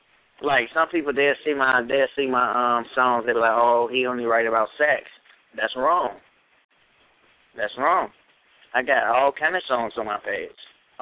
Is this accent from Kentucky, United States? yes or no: no; Maywood, Illinois, United States; born there; I'm originally from Maywood, Illinois. That's where I was born at.